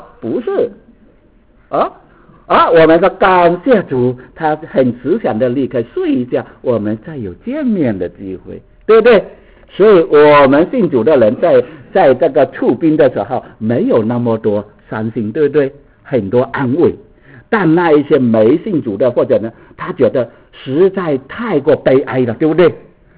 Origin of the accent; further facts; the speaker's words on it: Hong Kong; 阿姨，我从香港来